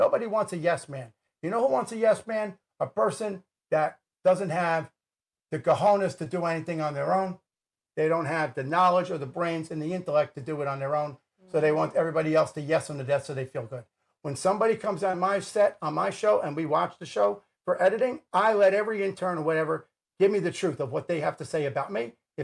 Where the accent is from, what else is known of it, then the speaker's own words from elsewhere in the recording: United States; me talking to you is therapeutic for me as an American, watching all the nonsense that's going on.